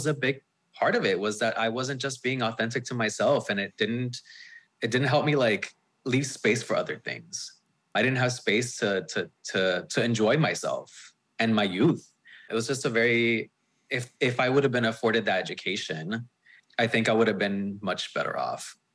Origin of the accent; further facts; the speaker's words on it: Venezuela; now in United States; I told you my parents are immigrants, but I grew up in Venezuela. That's where I grew up, in South America. And then shortly after, we moved to Florida.